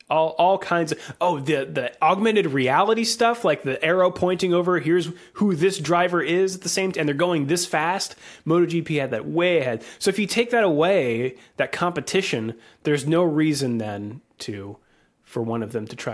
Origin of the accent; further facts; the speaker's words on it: United States; It's a sort of a European centric curiosity to me as an American, which is fun.